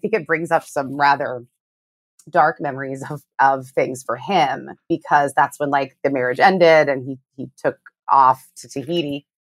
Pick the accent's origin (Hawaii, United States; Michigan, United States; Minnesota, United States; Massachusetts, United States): Hawaii, United States; Honolulu; born there; I was born in Hawaii. I was born in Honolulu, Hawaii.